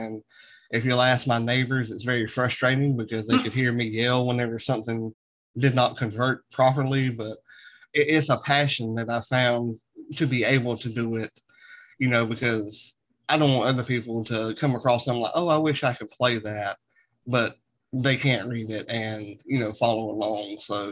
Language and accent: English; Canada; accent: Canadian; He makes fun of my Canadian accent. I make fun of his Texas accent, and we just have a good time.